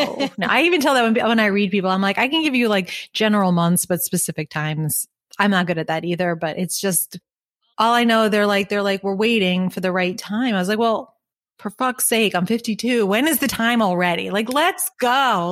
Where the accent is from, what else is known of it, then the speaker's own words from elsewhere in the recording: Long Island, New York, United States; I grew up on Long Island. Don't judge me.